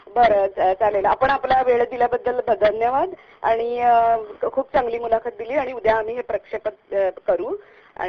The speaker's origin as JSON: {"language": "Marathi", "town": "Vile Parle", "region": "Maharashtra", "country": "India", "said": "मी पण पार्ल्याचीच आहे"}